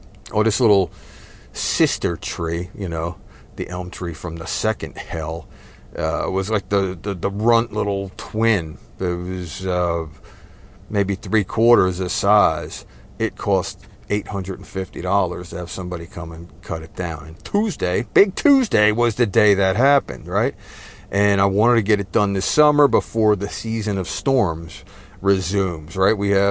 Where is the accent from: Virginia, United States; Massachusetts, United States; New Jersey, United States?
New Jersey, United States; now in Texas, United States; Warning, I am Texan by choice, but I was raised in New Jersey, so take cover.